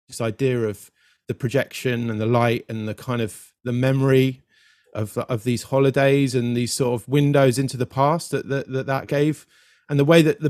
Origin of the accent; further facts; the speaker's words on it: London, United Kingdom; So I grew up in London.